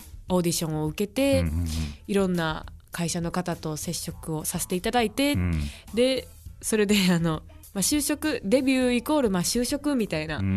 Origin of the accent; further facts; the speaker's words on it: Nara, Japan; 私地元が奈良なんで